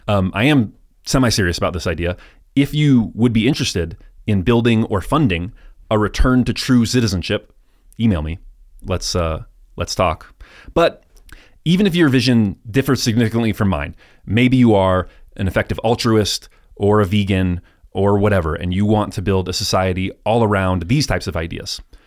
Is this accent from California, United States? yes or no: yes; California, United States; born there; I am an American, more than an American. I'm a Westerner. You know, I was born in California.